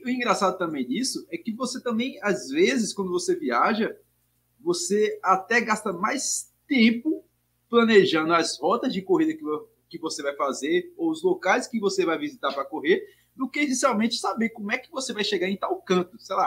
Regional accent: Minas Gerais, Brazil; E olha que eu sou mineiro

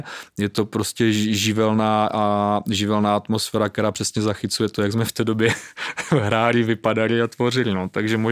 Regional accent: Zlín Region, Czechia; A jsem sice teda z Valach, ale táta má kořeny na Jižní Moravě

